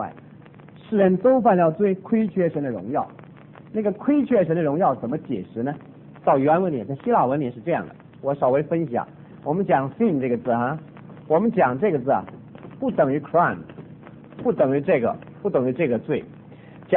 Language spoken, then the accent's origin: Chinese; China; 我想这个对我们中国人讲很合适，因为我们都有中庸的观念。